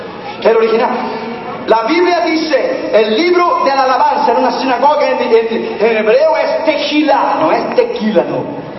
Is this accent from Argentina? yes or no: no; Brazil; born there; Spanish is a second language; Mi madre es italiana judía, yo nací en Brasil, pero estudié Yeshiva, Torah, los cinco libros de Moisés, el original hebreo en Israel.